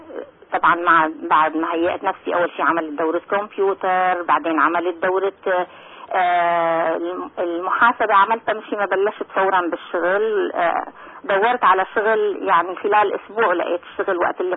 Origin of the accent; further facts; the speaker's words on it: Syria; أنا ربيت حتى نحن بسوريا يعني عندنا ثقافات مختلفة. أنا طفلة كانت أمي من أصل تركي من لواء تحكي لغة تركي، أقارب وجيران بيحكوا أرمني، يعني من طفولتي كنت أسمع لغة تانية بالبيت.